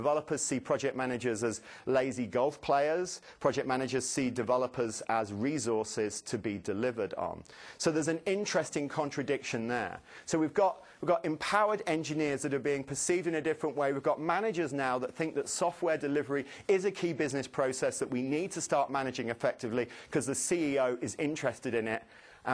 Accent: East Midlands, United Kingdom; This is Foxton Locks, which is just outside my hometown in England.

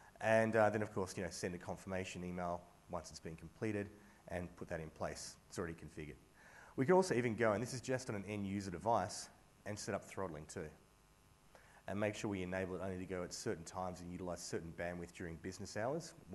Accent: Australia; I actually, as an Australian, when we play in the rugby or something, or maybe a game we could win

